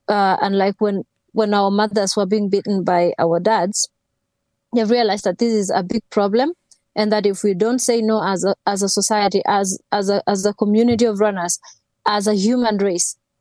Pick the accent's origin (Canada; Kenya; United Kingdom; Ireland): Kenya; English is a second language; moved away as an adult; now in United States; Because number one, I went to America to study at a very young age, right after high school. And I wasn't an athlete when I was back in Kenya.